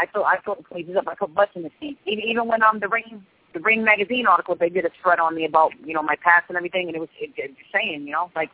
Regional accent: New London, Connecticut, United States; now in Providence, United States; I mean, I'm from New London, Connecticut, and I moved over there, so I live in Providence now.

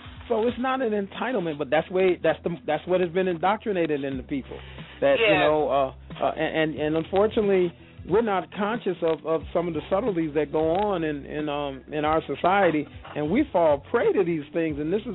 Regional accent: Buffalo, New York, United States; also born or lived in Mississippi; I grew up in Buffalo, New York, but I also spent time from about 2.5 to 8 years old and living in Mississippi in the Delta.

